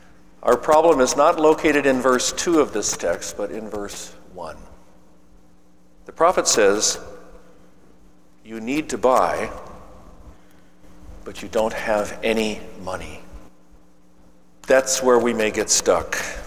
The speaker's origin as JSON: {"language": "English", "country": "United States", "said": "I'm an American. We're a can-do kind of people."}